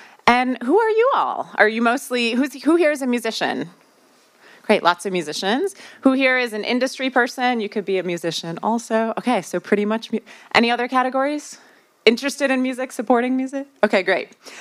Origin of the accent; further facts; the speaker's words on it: Midwest, United States; accent: Midwestern American; That's my Midwestern accent. Sorry, Midwestern American.